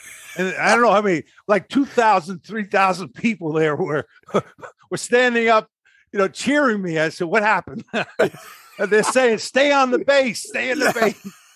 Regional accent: Brooklyn, New York, United States; growing up in Brooklyn, these were the Brooklyn Dodgers.

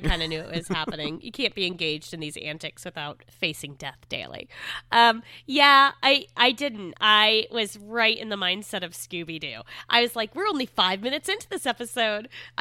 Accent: Indiana, United States; I'm from Indiana, totally landlocked place, so I have a good excuse for this.

